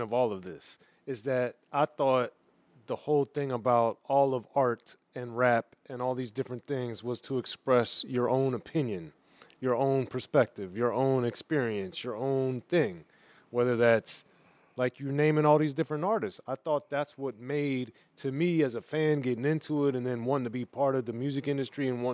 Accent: Maryland, United States; I grew up right in between Baltimore and D.C.

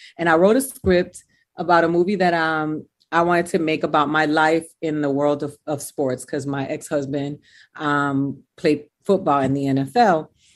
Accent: Miami, Florida, United States; also born or lived in Boston, United States / Dominican Republic / New York, United States; I grew up in Miami and that's where I really grew up.

